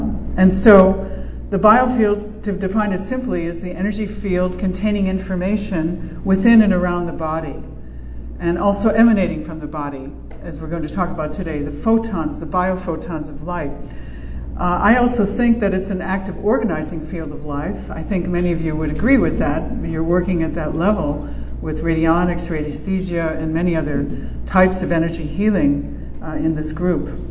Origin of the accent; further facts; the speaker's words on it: Chicago, Illinois, United States; moved away; Chicago is my hometown, although I left 40-something years ago and lived on both coasts since.